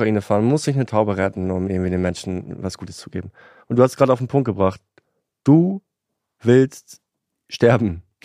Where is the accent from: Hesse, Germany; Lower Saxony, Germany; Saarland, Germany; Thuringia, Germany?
Lower Saxony, Germany; Ich komme aus Friesland, das war Plattdeutsch.